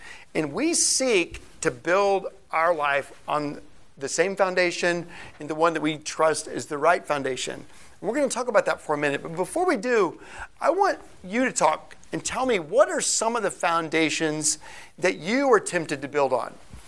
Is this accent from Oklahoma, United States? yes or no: yes; Oklahoma, United States; I grew up in Oklahoma. You know tornadoes could come.